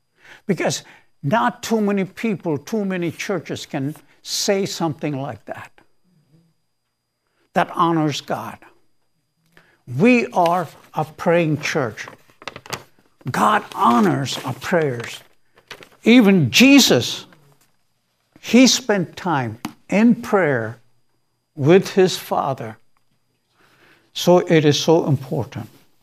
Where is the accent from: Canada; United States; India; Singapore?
India; when I was growing up in India